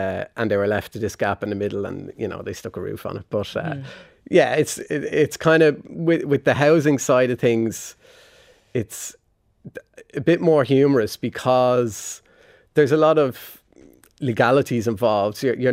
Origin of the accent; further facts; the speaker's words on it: Dublin, Leinster, Ireland; we're both teachers, so we needed to live in Dublin, and we're both from Dublin.